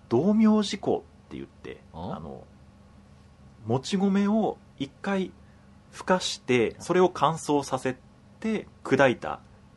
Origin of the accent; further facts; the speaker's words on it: Shiga, Japan; まあ、僕としてはどちらかというと関西滋賀出身なので